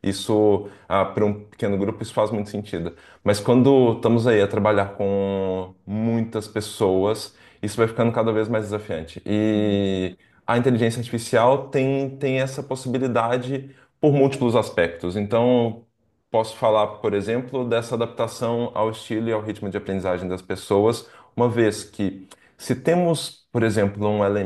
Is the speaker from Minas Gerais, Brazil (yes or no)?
yes; Belo Horizonte, Minas Gerais, Brazil; now in Lisbon, Portugal; A minha pronúncia, de fato, de onde sou, não é? Sou do Brasil, de Belo Horizonte, a terra do pão de queijo